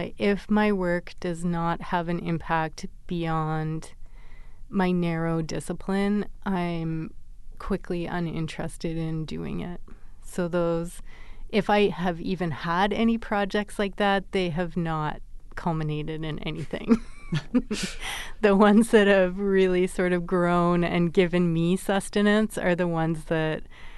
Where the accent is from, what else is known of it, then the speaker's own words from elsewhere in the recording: Vancouver, British Columbia, Canada; I grew up in Vancouver at a time where anti-logging protests were really sort of catching the public eye. And I think that had a huge impact on me because I grew up outside of Vancouver itself in an area that kind of bordered a natural forest.